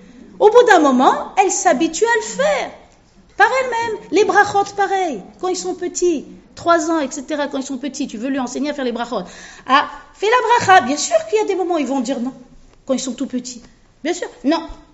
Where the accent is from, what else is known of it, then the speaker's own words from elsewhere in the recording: Tunisia; Bon, je suis tunisien.